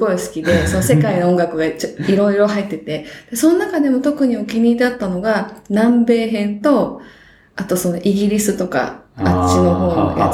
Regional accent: Mabi, Okayama, Japan; also born or lived in Ehime; 愛媛です。まあ、今治タオルとかで有名なあたりで生まれまして、で、まあ、育ったの、もう赤ちゃんの時に岡山に、移って、その、まあ、真備町というところ。

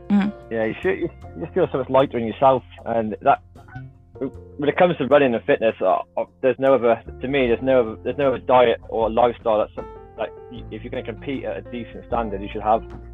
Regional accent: Wales, United Kingdom; now in England; Yes, I'm from Wales originally, but now I live in England.

